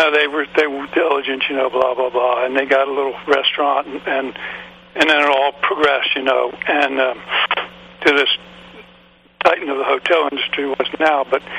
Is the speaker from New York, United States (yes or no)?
no; Virginia, United States; Now I grew up in around Washington, D.C., a Virginia suburb of D.C.